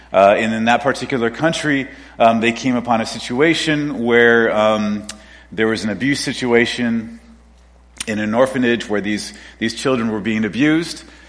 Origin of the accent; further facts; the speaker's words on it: Quebec, Canada; people make the connection, especially when we're in places like North Africa, that we're not French. We're not from France. And Quebec never colonized anybody. And so there's an openness to a Quebecois in that's really unique.